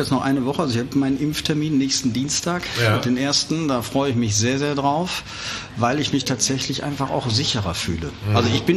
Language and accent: German; Remscheid, North Rhine-Westphalia, Germany; das ist leider wahr. Das ist leider wahr. Ich bin ein Remscheider Jung sozusagen, ja, aber ich habe in der Session damals auch mal wieder gesagt, wo du geboren wirst, das ist höhere Gewalt.